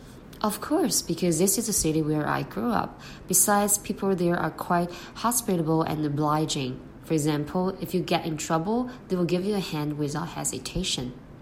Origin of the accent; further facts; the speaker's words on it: Heilongjiang, China; I'm from Heilongjiang, which is a city in the northeast of China. It is a poetic and picturesque city due to its rich natural and cultural landscapes. Of course, because this is the city where I grew up.